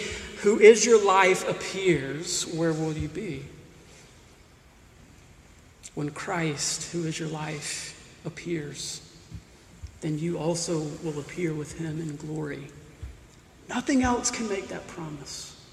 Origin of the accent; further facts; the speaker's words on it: Mississippi, United States; I grew up in Mississippi. A warm Mississippi night